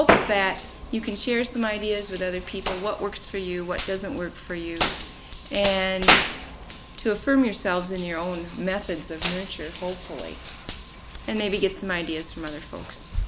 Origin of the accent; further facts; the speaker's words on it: Wisconsin, United States; also born or lived in Minnesota; now in Holden Village, United States; My background is Midwestern. I grew up in Wisconsin and lived in Minnesota for about 5 years.